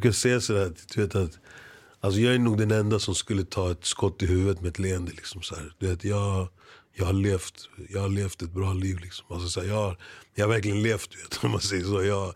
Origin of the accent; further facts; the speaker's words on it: Kenya; now in Sweden; kanske mer i Kenya faktiskt, för att så här, ta min erfarenhet från Sverige och liksom hjälpa mitt hemland.